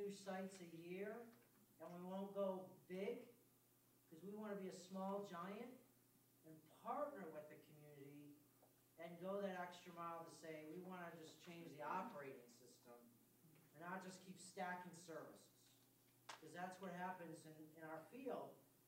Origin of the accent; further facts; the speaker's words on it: Chicago, Illinois, United States; I'm from Chicago, so I should know this.